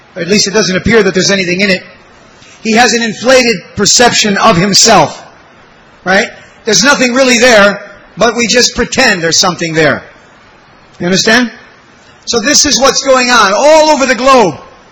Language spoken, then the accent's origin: English; United States; born there; I was born in America, and we didn't get up early.